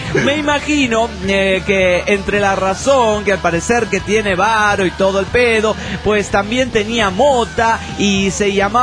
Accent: San Martín de los Andes, Neuquén, Argentina; de San Martín de los Andes, Argentina.

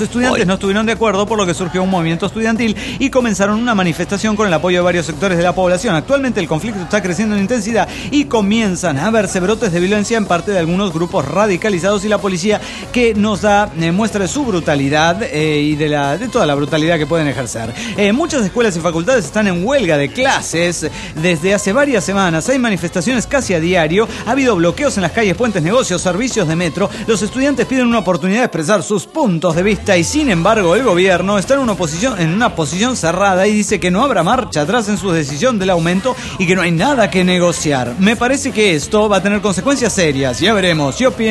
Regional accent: Oruro, Bolivia; now in Cochabamba, Bolivia; Aunque vivo en Cochabamba, yo soy de Oruro originario, como buen orureño

